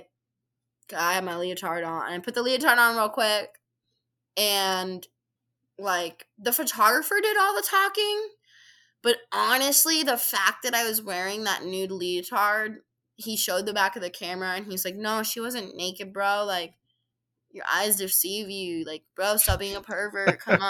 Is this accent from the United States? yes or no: yes; Arizona, United States; I'm from Arizona, y'all.